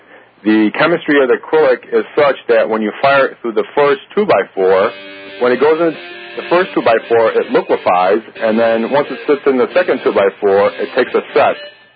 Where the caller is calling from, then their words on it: Chicago, Illinois, United States; Actually, I'm calling in from Chicago, Illinois.